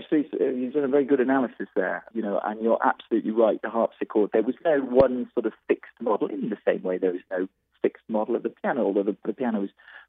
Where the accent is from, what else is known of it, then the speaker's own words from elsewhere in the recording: Wales, United Kingdom; I was sort of the wild kid over there, you know, and I was from Wales. And so everybody knew I was the one with the weird accent who played the weird music.